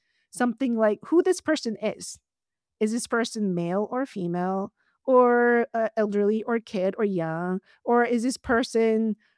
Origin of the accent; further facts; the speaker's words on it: South Korea; English is a second language; now in United States; I'm from South Korea, and when I first came to US, it was difficult to talk to people, not because I didn't speak English. I could speak English.